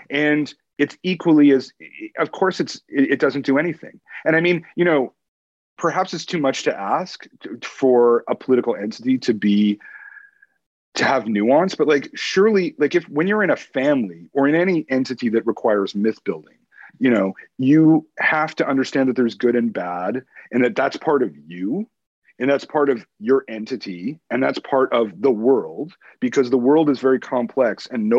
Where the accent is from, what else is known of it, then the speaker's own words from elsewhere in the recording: Canada; I'm Canadian. You know, I got my own myths over here